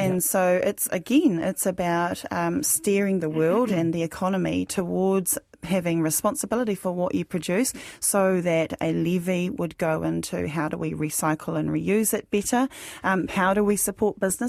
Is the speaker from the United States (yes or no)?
no; Hokianga, Northland, New Zealand; also born or lived in Manurewa; I'm from Hokianga and Manurewa. Those are issues in both of my communities.